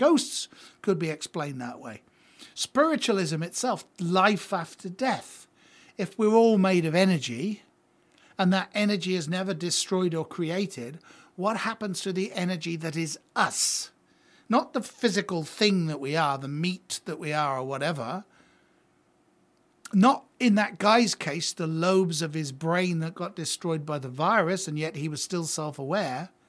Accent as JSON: {"language": "English", "country": "United Kingdom", "said": "it affects all of us Brits, and I'm a Brit."}